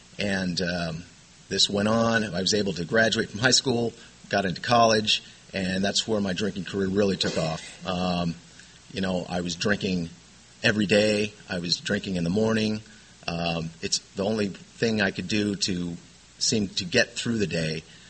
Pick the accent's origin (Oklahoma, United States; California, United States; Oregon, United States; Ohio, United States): California, United States; Lemon Grove; I grew up in Lemon Grove. My mother and father from the Midwest, both, I have two older brothers, one living in Anaheim, one living in Tennessee.